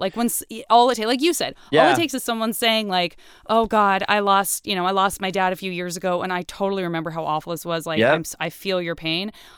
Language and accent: English; Arizona, United States; A lot of people think I'm from the Midwest or I'm Canadian. I'm from Arizona.